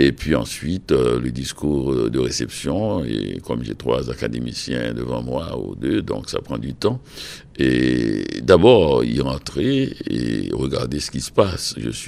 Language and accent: French; Haiti; also born or lived in Quebec, Canada; je viens d'Haïti et j'ai vécu une grande partie de ma vie au Québec. Et je suis de 2 grandes nation francophone en Amérique, et créole pour Haïti aussi.